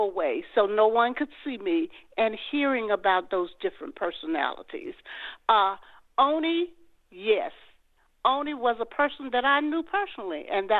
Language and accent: English; Eufaula, Alabama, United States; I'm from Alabama, Eufaula, Alabama, and believe it or not, I lived in an integrated neighborhood back in the early 50s.